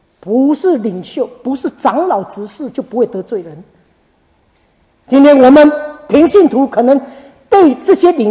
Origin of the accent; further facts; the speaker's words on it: China; 我刚才讲我们中国人的文化很难的，中国人的文化是不容易的